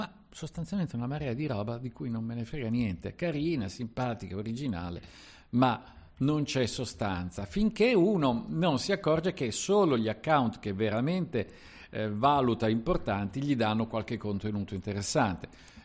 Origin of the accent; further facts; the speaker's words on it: Milan, Lombardy, Italy; soprattutto per me che sono di Milano